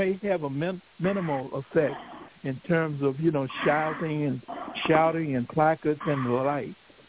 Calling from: Jacksonville, Florida, United States; Yeah, I'm in Jacksonville, Florida

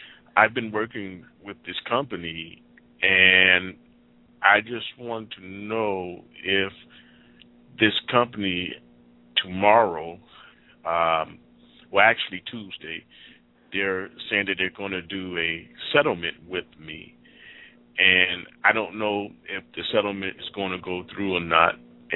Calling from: Cleveland, Ohio, United States; I'm calling from Cleveland, Ohio.

